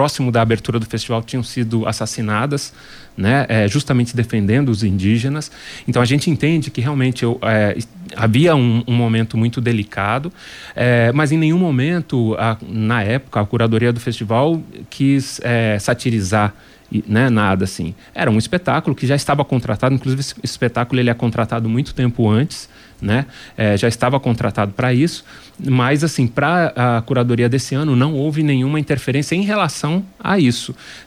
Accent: Guarujá, São Paulo, Brazil; born there; now in Londrina, Brazil; Eu cheguei em Londrina em 88, já me considero um pé vermelho, né? Porque aqui em Londrina nasci no Guarujá, no estado de São Paulo, mas cheguei aqui e hoje tenho família

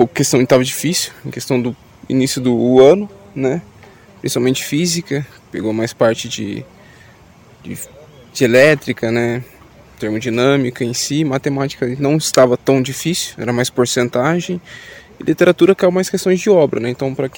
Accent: Faxinal, Paraná, Brazil; tenho 23 anos, eu sou de Faxinal

